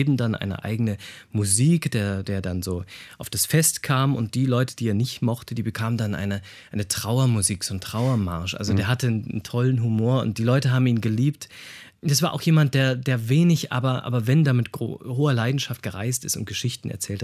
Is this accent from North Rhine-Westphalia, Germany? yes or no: no; Osnabrück, Lower Saxony, Germany; in einem kleinen Dorf in der Nähe von Osnabrück, das ist meine Heimatstadt